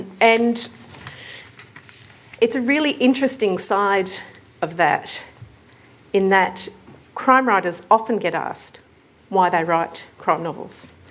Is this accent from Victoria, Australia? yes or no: yes; Frankston, Victoria, Australia; I grew up in Frankston.